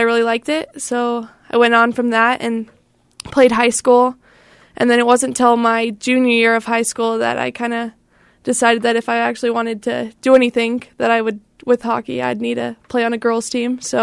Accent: Layton, Utah, United States; So I grew up in Layton, Utah.

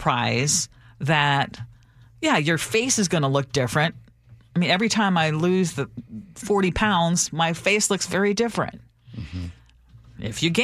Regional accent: Philippines; But you gotta remember, I grew up in the Philippines. We were surrounded by water.

